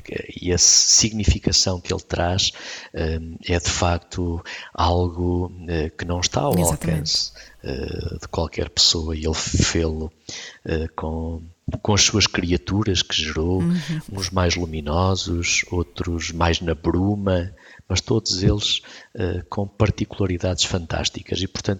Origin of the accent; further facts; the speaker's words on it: Coimbra, Centro, Portugal; ia para o norte, portanto vinha de Lisboa para o norte, parava em Coimbra, onde nós vivíamos, onde eu ainda vivo